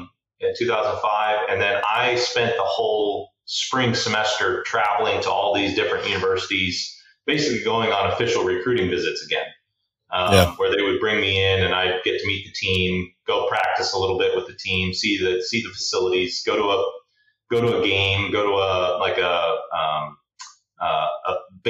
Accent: Tucson, Arizona, United States; You know, we grew up in Tucson, so there's tons of fighter jets out there between the Guard and then the active duty with the A-10s and then the Vipers.

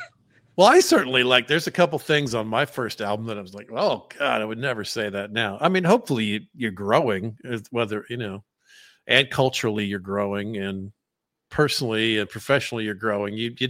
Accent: Georgia, United States; He was a great voice, especially, you know, growing up in Georgia, he was ever present.

